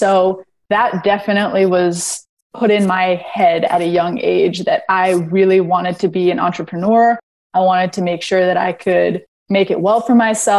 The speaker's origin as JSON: {"language": "English", "town": "Los Angeles", "region": "California", "country": "United States", "tie": "born or raised there", "said": "We grew up in Los Angeles. So it's pretty expensive."}